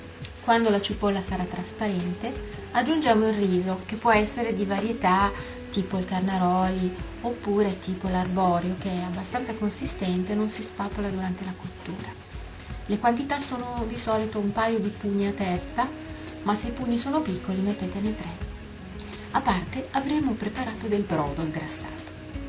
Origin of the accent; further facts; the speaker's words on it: Milan, Lombardy, Italy; Io sono milanese, quindi non posso che darvi una ricetta di un piatto che conosco abbastanza bene